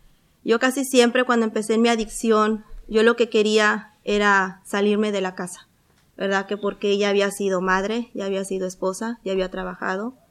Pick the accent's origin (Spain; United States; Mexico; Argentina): United States; Dallas, Texas; Yo vengo de Dallas, ¿verdad?